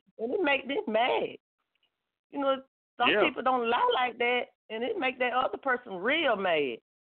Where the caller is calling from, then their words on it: West Point, Georgia, United States; I'm calling from West Point, Georgia.